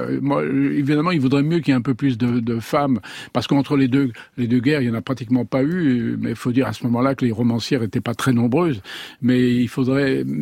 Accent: Lyon, Auvergne-Rhône-Alpes, France; J'ai dit je viens de Lyon.

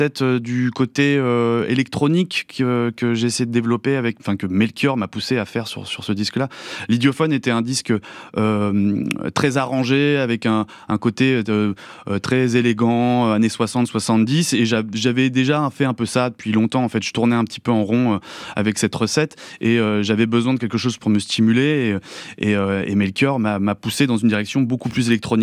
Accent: La Rochelle, Nouvelle-Aquitaine, France; J'ai grandi à La Rochelle

